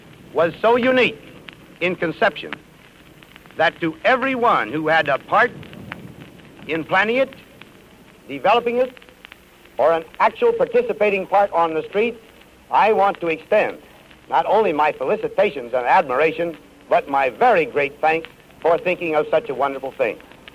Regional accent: Abilene, Kansas, United States; the proudest thing I can claim is that I am from Abilene.

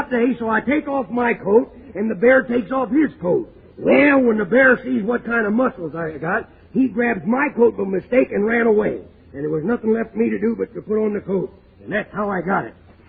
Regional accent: Texas, United States; born there; Well, I was born in Texas.

